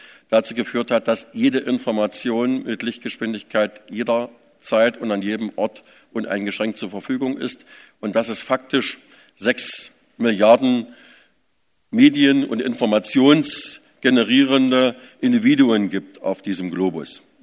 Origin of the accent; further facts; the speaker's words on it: East Germany, Germany; und das sage ich jetzt mal bewusst als Ostdeutscher